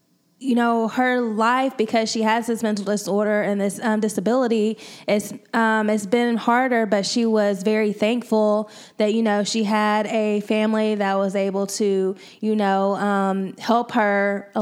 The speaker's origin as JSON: {"language": "English", "region": "Georgia", "country": "United States", "tie": "born or raised there", "said": "You see, in Georgia, my home state, is getting sued"}